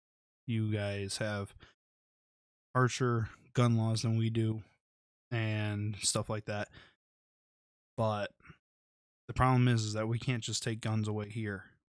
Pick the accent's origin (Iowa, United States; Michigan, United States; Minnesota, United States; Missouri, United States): Michigan, United States; Recently, we did have a school shooting here in my home state of Michigan, and I knew the area quite well.